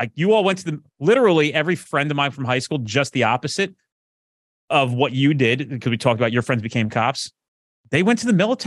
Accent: New Jersey, United States; I'm from Jersey, so you're not going to get some fluff because I don't need anything from you.

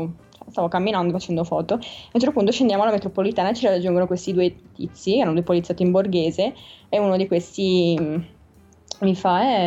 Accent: Venice, Veneto, Italy; poi appunto da veneziano senza patente

